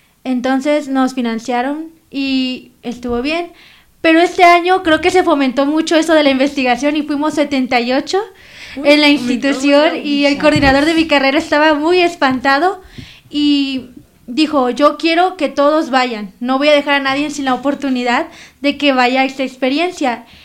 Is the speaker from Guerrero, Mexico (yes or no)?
yes; Acapulco, Guerrero, Mexico; el clima me encanta, vengo de Acapulco, estamos a 35 grados, muy caliente y está frío, me gusta mucho este clima